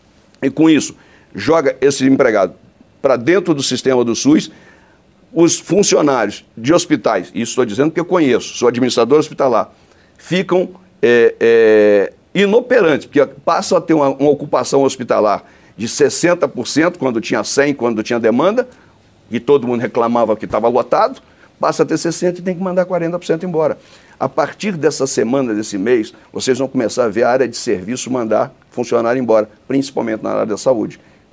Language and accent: Portuguese; Manhumirim, Minas Gerais, Brazil; lá em Alto Caparaó, lá em Manhumirim, na minha cidade